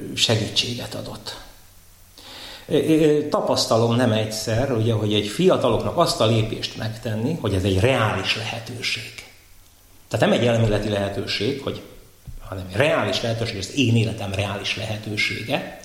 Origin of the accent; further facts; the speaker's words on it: Törökbálint, Pest, Hungary; Török Bálinton, ahonnan én származom